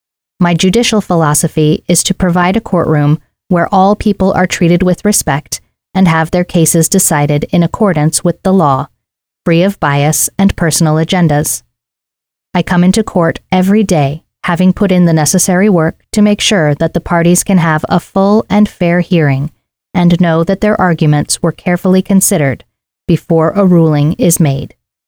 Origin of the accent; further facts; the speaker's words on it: Shelton, Washington, United States; As a Shelton native, it is my desire to serve the citizens of Mason County. I grew up in Mason County, graduating from Shelton High School.